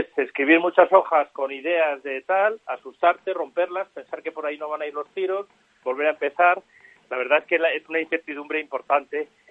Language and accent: Spanish; Madrid, Community of Madrid, Spain; born there; yo era urbanita, yo soy madrileño de nacimiento y en el año 2015 decidí hacer un cambio de vida